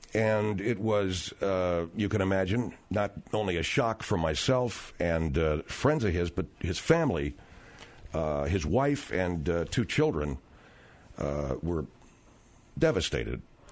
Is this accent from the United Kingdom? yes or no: no; Arcadia, California, United States; because I come from Arcadia, California.